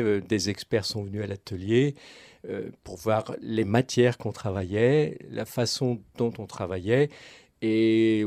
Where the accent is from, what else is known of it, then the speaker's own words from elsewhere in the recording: Béthisy-Saint-Martin, Hauts-de-France, France; born there; j'ai 60 ans, je suis né à Béthisy-Saint-Martin, maintenant j'exerce à Béthisy-Saint-Pierre, j'ai franchi la frontière.